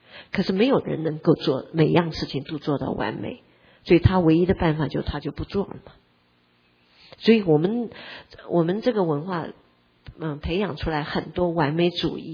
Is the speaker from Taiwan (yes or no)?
no; China; 我们中国人有的时候对小孩说实话是很不尊重的。